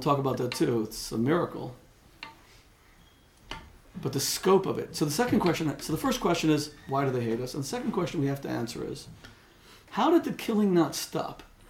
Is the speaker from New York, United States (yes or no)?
no; Miami Beach, Florida, United States; also born or lived in Los Angeles, United States; was actually born in a Cedars of Lebanon hospital in Los Angeles, California. But right near where I grew up in Miami Beach, Florida, there's a giant Mount Sinai.